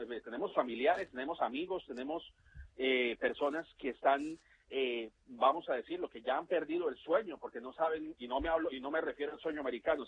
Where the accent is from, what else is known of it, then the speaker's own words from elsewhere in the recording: Colombia; now in United States; Yo soy de Colombia, pero vivo en Estados Unidos desde hace más de 20 años.